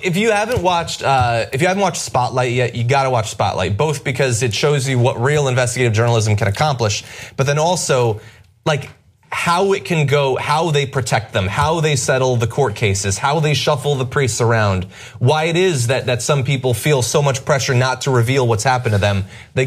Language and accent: English; Bridgeport, Connecticut, United States; My hometown, actually, Bridgeport, Connecticut, is on that list.